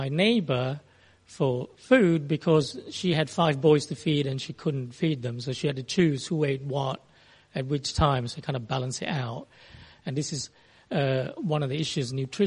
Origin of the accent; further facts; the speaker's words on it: Singapore; I grew up in Singapore, and as you know probably now, Singapore has lots and lots of food.